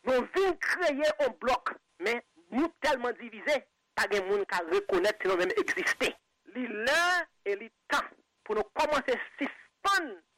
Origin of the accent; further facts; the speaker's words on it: Haiti; Mais si on est haïtien, pourtant, de un peuple pareil comme ça. Même là en Haïti, là, moi, même en Haïti, ma passé mal dans ma chéo.